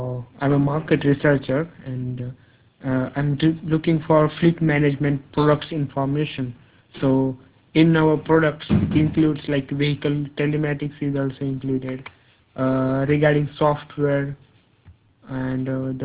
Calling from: India; English is a second language; And I'm basically calling from India, and I'm a market research consultant working on fleet management market.

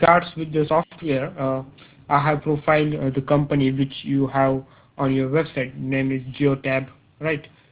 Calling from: India; I'm a market researcher, and I'm calling from India.

